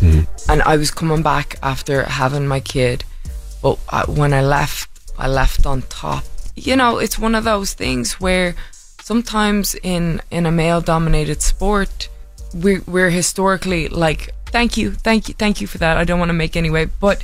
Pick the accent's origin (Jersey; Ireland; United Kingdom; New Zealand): Ireland; now in United States; And so I am so proud to be Irish. I am so proud of my heritage and everything that comes along with being Irish